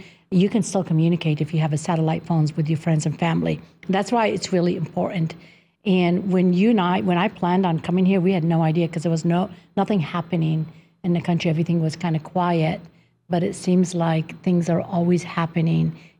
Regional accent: Nevada, United States; Well, my hometown is in Nevada, same thing.

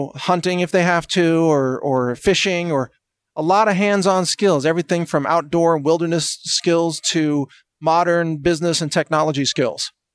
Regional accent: Midwest, United States; because I grew up in the Midwest and grew up to be, you know, a very, very polite person

